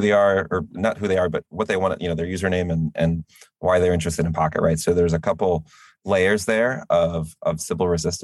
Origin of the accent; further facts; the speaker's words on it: United States; I am an American. I am, the U.S. our company is based out of the U.S.